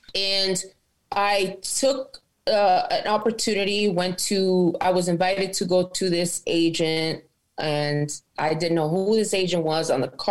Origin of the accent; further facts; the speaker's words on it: Los Angeles, California, United States; So, you know, I'm born and raised in LA. I'm born and raised in South Central. Lived in a bunch of different parts of the barrio.